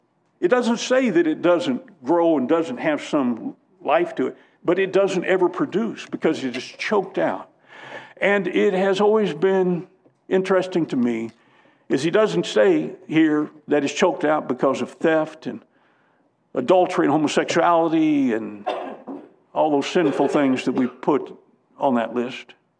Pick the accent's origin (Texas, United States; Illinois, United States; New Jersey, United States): Illinois, United States; now in Charlotte, United States; I came from Illinois, farming country. You got nice black loam